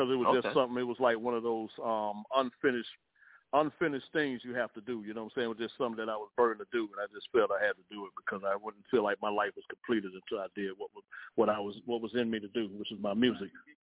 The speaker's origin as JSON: {"language": "English", "town": "Orlando", "region": "Florida", "country": "United States", "tie": "born or raised there", "said": "Oh, yeah, I'm from Orlando, Florida, but you know what I'm saying? But I go back and forth between Tampa and Orlando, but, you know, I represent Central Florida, but born and raised in the old town."}